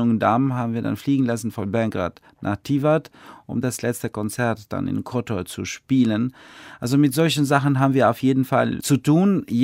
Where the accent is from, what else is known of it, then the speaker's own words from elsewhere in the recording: Albania; moved away; Ich bin in Albanien geboren und habe dort bis 98 gelebt